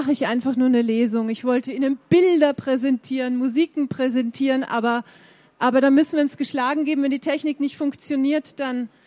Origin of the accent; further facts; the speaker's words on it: Vienna, Austria; born there; ich wurde 1965 in Wien geboren.